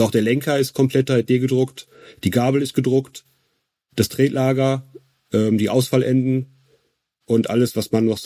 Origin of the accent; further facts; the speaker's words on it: Wesel, North Rhine-Westphalia, Germany; Ich komme auch aus dem Ruhrgebiet, ich komme aus Wesel. Also das ist mehr oder weniger um die Ecke.